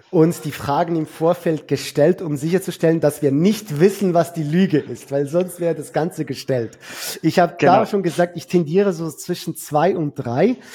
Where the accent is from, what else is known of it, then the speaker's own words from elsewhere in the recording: Lucerne, Switzerland; Ihr hört es raus, wir sind beide aus der Schweiz. Ich wohne im Kanton Luzern.